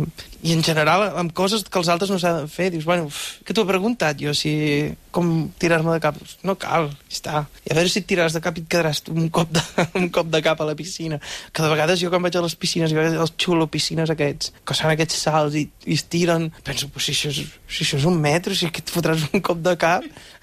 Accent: Lleida, Catalonia, Spain; Mira que sóc de Lleida, que fot calor allà, eh?

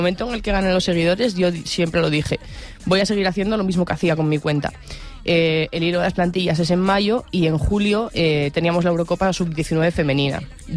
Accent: Asturias, Spain; yo soy de Asturias

